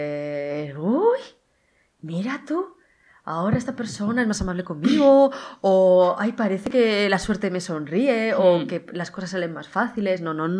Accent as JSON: {"language": "Spanish", "town": "Alicante", "region": "Valencian Community", "country": "Spain", "lives_now": "Madrid, Spain", "said": "yo soy de Alicante, también como Marta, sí, pero ahora vivo en Madrid, que también me encanta Madrid, de decirlo, soy como madrileña de adopción."}